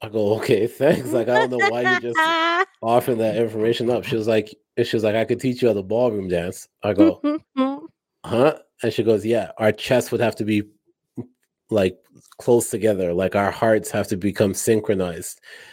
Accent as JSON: {"language": "English", "region": "Alabama", "country": "United States", "tie": "born or raised there", "said": "I was born in Alabama. I grew up in Alabama."}